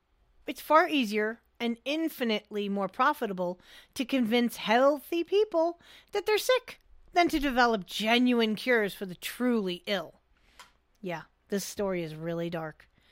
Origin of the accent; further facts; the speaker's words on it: New England, United States; Obviously, growing up in New England, I've seen more than my fair share and everybody else's fair share of snow.